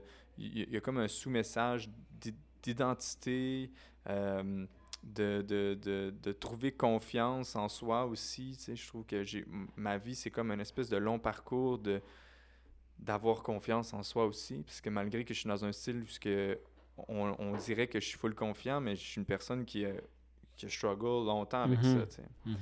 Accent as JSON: {"language": "French", "region": "Quebec", "country": "Canada", "tie": "born or raised there", "lives_now": "Saskatchewan, Canada", "said": "Sauf que je suis né au Québec, puis je peux pas nier, dans le fond, qu'il y a ce côté-là culturel qui est important, où ce que j'ai passé des années... formatrice, mm-hmm. dont mon primaire mm-hmm. et mon secondaire 1 et 2 au Québec."}